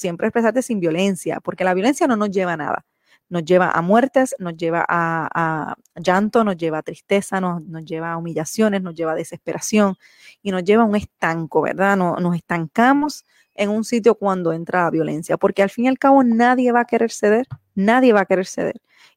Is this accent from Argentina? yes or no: no; Colombia; como ciudadano, como residente aquí en Colombia, ¿verdad? Como colombiano